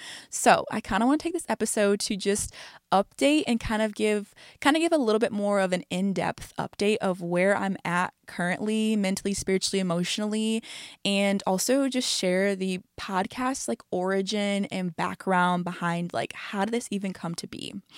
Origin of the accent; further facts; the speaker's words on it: Michigan, United States; I am 25 years old. I am from Michigan, right outside the Detroit area, and I love Jesus.